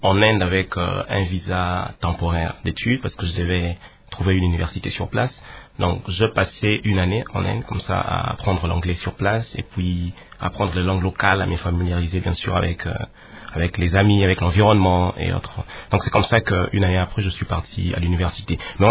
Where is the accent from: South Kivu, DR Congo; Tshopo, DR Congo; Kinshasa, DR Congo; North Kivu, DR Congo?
Kinshasa, DR Congo; Oui, j'ai grandi à Kinshasa, à Lupin.